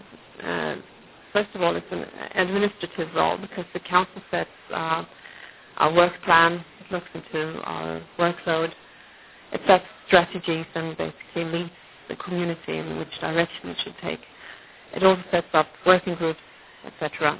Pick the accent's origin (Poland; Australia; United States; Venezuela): Poland; and I'm from Poland.